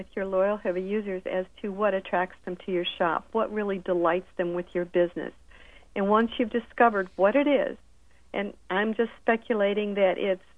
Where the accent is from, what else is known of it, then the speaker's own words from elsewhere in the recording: Milwaukee, Wisconsin, United States; I'm from Milwaukee originally